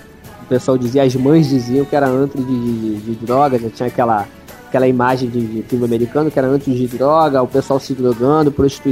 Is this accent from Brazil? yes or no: yes; Rio de Janeiro, Brazil; fui criado em Madureira.